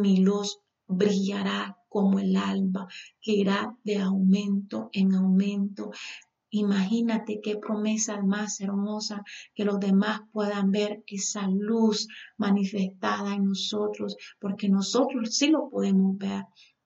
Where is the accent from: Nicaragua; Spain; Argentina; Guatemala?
Nicaragua; me ha abierto puertas en mi país, en Nicaragua